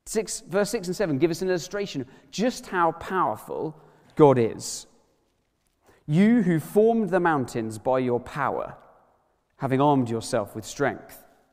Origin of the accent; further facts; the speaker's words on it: Worthing, South East England, United Kingdom; I grew up in Worthing by the sea.